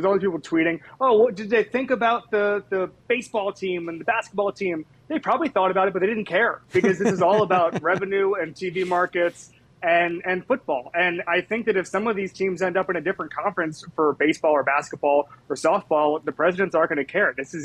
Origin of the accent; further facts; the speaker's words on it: Florida, United States; I grew up in Central Florida, I went to Miami, I sort of understand the ecosystem.